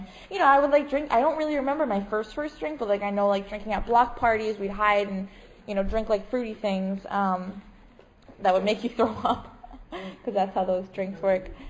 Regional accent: Lindenhurst, New York, United States; I grew up on Long Island, like I said, in the South Shore and Lindenhurst.

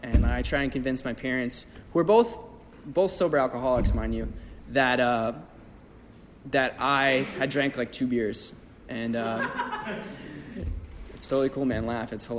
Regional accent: Queens, New York, United States; I grew up out in Queens, Breezy Point, and it's like a Irish Catholic gated community.

